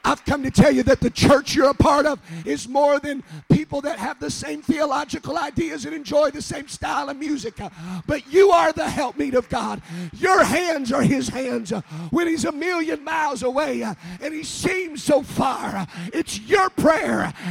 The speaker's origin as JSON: {"language": "English", "country": "Netherlands", "tie": "born or raised there", "said": "I was raised in the Netherlands. And then we moved home."}